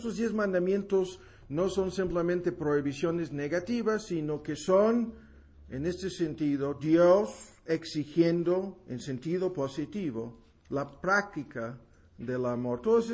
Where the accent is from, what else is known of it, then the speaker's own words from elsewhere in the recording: United States; como tonto gringo que soy